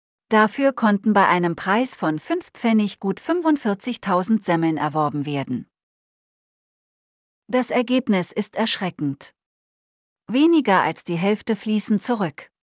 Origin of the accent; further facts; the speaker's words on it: Bavaria, Germany; Als Bayer ist man dagegen versucht, die Dinge einfacher zu betrachten